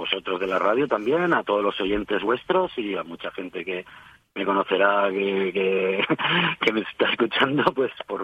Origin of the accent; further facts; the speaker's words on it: Vila-real, Valencian Community, Spain; pero ya aquí en Castellón o en Villarreal, de donde yo soy, hace ya 10 años que no venía.